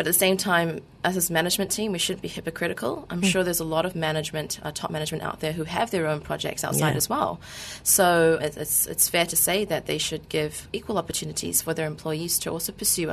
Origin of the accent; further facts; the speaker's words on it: New Zealand; now in Malaysia; being a Malaysian, I'm born here, but I was privileged enough to grow up in public school in New Zealand, where I got really good education in the 90s.